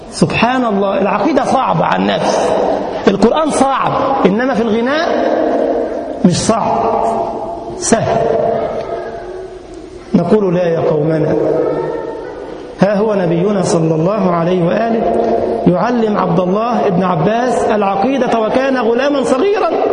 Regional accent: Egypt; أذكر مرة في درس القرآن للأطفال عندنا في مسجدنا في بلدنا مصر

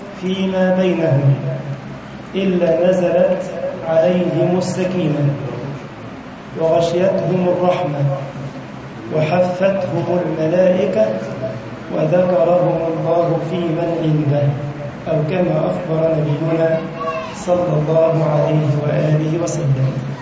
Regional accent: Egypt; اللهم أمن بلدنا مصر يا رب العالمين وسائر بلاد المسلمين.

